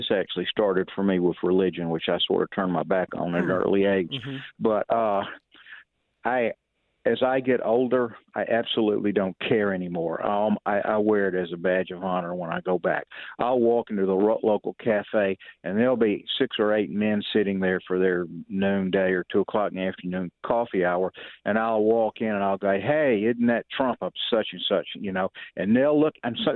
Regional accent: the South, United States; I grew up in the South my whole life. Family's been there for hundreds of years

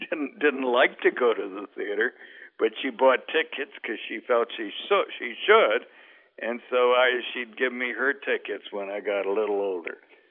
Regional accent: United States; Well, I grew up on Lincoln Parkway

